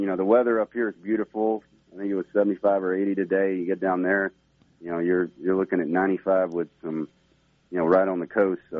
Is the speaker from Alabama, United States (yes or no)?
no; Texas, United States; now in Long Island, United States; I mean, I'm from Texas, so you know, you have maybe some stereotypes in New York